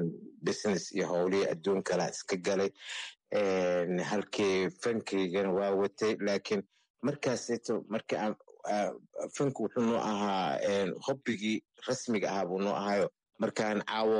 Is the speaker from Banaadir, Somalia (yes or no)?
yes; Mogadishu, Banaadir, Somalia; born or raised there